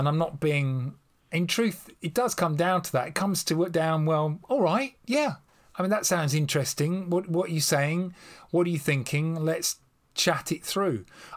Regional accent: London, United Kingdom; So dear to my heart is still where I'm from. I'm still a Londoner in my core. Not, you know, the London of privilege, but just a very normal, ordinary London

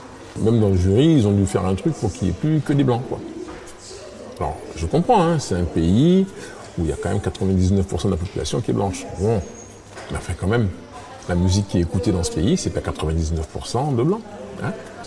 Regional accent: France; Mais comme on est français, on devrait trouver.

